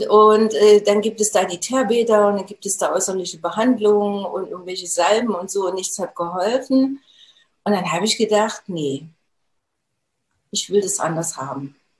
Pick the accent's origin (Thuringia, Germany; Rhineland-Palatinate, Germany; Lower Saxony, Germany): Thuringia, Germany; Jena; Ich bin gebürtige Thüringerin und habe auch die Thüringer Kost abbekommen in meinen jungen Jahren. Habe dann im Institut für Transfusionswesen gearbeitet, da in Jena. Also, ich komme aus Jena.